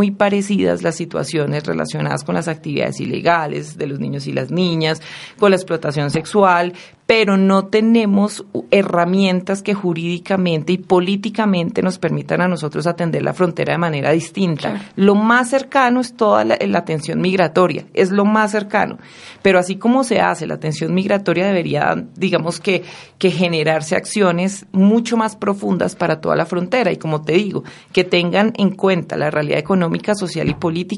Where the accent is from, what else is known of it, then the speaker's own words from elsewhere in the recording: Cúcuta, Norte de Santander, Colombia; Yo soy de Cúcuta, precisamente de la otra parte de la frontera del país, y trabajé por mucho tiempo en el Catatumbo.